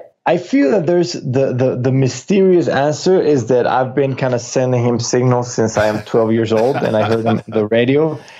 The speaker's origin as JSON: {"language": "English", "town": "Bogota", "region": "Bogotá", "country": "Colombia", "tie": "born or raised there", "said": "I am born and raised in Bogota, but I have family, I have Paisa family, you know, from the Medellin region. But I also spend a lot of my summers in Cartagena, and I have a grandfather who was from Cartagena."}